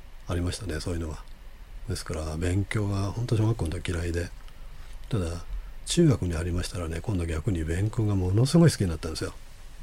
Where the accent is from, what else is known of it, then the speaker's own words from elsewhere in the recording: Shizuoka, Japan; also born or lived in Fujinomiya; 静岡市で生まれて、まあ、4歳ぐらいまではちょっと一時富士宮の方でこう育ったんですけど、まあ、おじいさんが亡くなって、うちの親父が面倒見なきゃいけないってことになって、静岡へ幼稚園入るちょっと前に静岡へ来ました。